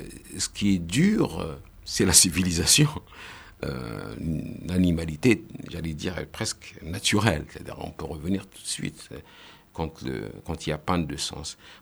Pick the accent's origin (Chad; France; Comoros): Chad; Si je meurs, bon, je vais penser que je suis tchadien ou je suis de tel ou tel pays.